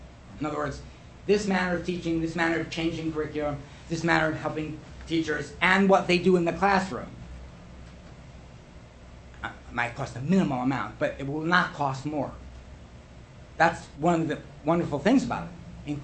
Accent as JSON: {"language": "English", "town": "Brooklyn", "region": "New York", "country": "United States", "tie": "born there", "said": "it looks like I come from Harvard, and I do, but I was born in Brooklyn, so I'm a realist and a pragmatist"}